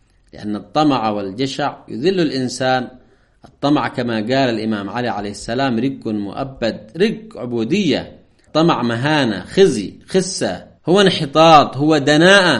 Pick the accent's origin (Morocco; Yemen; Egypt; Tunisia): Yemen; هؤلاء نفتخر بهم كيمنيين، ويجب أيضا أن نقتدي بهم.